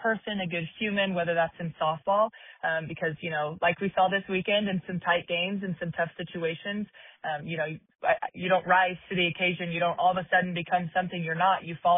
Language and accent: English; Wichita, Kansas, United States; Because like you said, you know, I'm from Wichita. I bounced around a little bit.